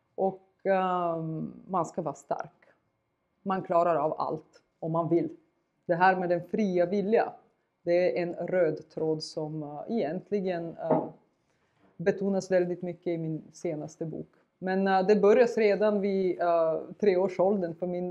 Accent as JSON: {"language": "Swedish", "country": "Bulgaria", "moved": "as an adult", "lives_now": "Sweden", "said": "jag flyttade till Sverige för 20 år sedan. Så jag har bott halva mitt liv här och halva mitt liv bakom järnridånen och under perestrojkan"}